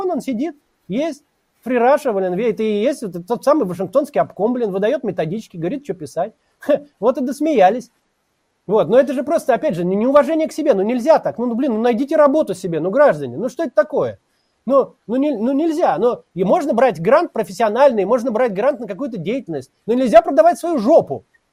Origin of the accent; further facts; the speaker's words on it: Russia; Я россиянин, российский политик.